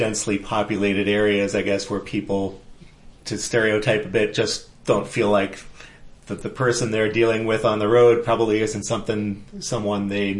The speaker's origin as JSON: {"language": "English", "town": "Framingham", "region": "Massachusetts", "country": "United States", "tie": "born or raised there", "said": "I came here relatively late in life after growing up in New England for 25 years or so."}